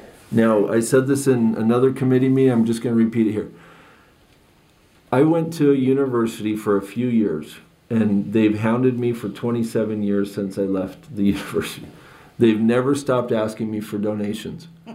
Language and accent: English; Junction City, United States; I think people love Junction City. This is our hometown.